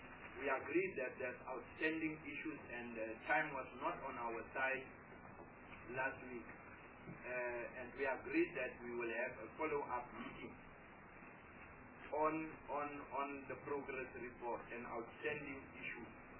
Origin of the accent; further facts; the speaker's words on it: Free State, South Africa; I am from the Free State.